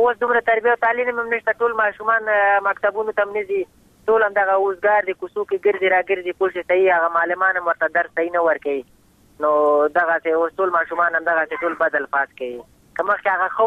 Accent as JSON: {"language": "Pashto", "country": "Afghanistan"}